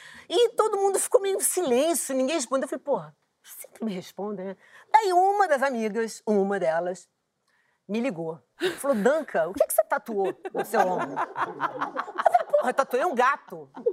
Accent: Brazil; now in Rio de Janeiro, Brazil; brasileira, moro aqui no Rio, tudo bem. E aí eu fui morar na África.

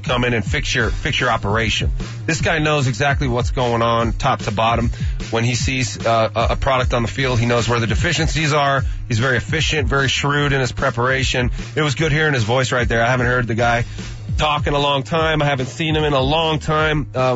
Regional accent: California, United States; And I grew up in the Bay Area, so I'm a Giants.

